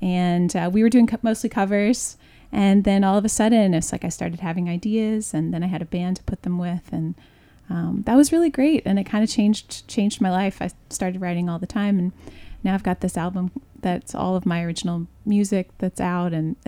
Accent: Memphis, Tennessee, United States; also born or lived in Nashville / Manhattan; now in Highland, United States; I started out in Memphis, Tennessee, where I grew up. I actually was born in Nashville, but I grew up in Memphis, and then I moved to Manhattan and went to college at Barnard.

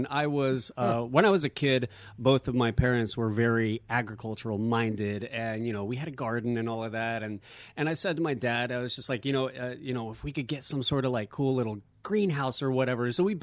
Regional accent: Texas, United States; also born or lived in New York City; now in Red Hook, United States; No, I grew up in Texas. So I grew up in Texas and then went to school and then came up to New York City.

